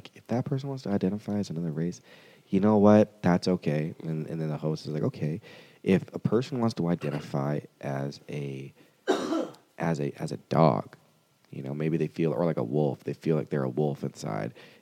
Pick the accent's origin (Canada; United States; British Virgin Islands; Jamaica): Jamaica; I'm a Jamaican.